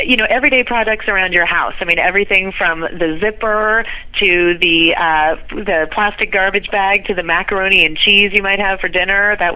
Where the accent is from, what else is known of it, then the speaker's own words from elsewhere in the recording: Washington, United States; And I'm from Washington State, so I've pretty much lived near here.